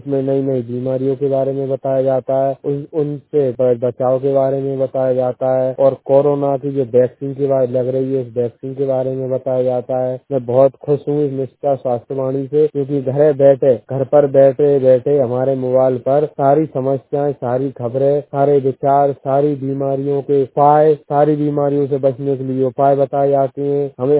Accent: Guna, Madhya Pradesh, India; ग्राम रामपुर का जिला गुना का रहने वाला हूँ।

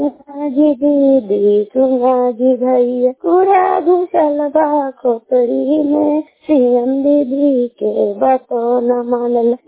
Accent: Sherpur, Bihar, India; मैं शेरपुर गाँव की रहने वाली हूँ।

